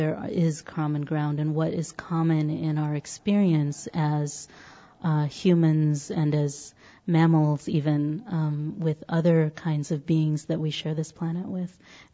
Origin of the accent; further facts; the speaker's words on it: India; as an Indian who's raised in India